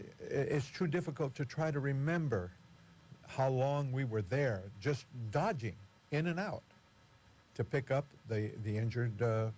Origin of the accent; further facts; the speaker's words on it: Madera, California, United States; of course, I'm a kid from Madera. You know, I'd never really been. I've been to Fresno one time from Madera when I enlisted.